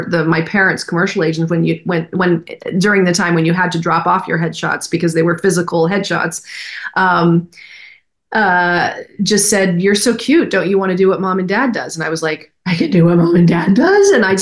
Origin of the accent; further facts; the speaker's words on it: Houston, Texas, United States; born there; Well, I was born in Houston. I was raised here.